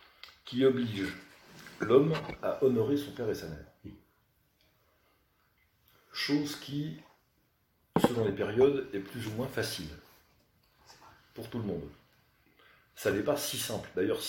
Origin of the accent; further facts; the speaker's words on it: France; je dis ça aussi parce que je suis français, je l'assume parfaitement